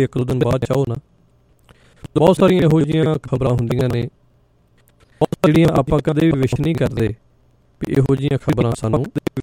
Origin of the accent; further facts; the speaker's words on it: Bheta, Punjab, India; ਜਿਹੜੇ ਸਾਡੇ 4-5 ਪਿੰਡ ਨੇ ਆਲੇ ਦੁਆਲੇ, ਜਿਹਦੇ ਵਿੱਚ ਸਾਡਾ ਪਿੰਡ ਭੇਟਾ ਪੈਂਦਾ ਜੀ ਨਾਲ